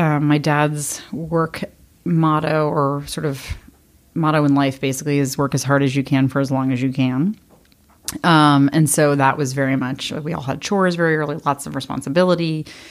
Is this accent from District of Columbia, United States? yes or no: yes; Washington, District of Columbia, United States; I grew up in Washington, D.C. My parents grew up in D.C. Their parents, for the most part, grew up there as well.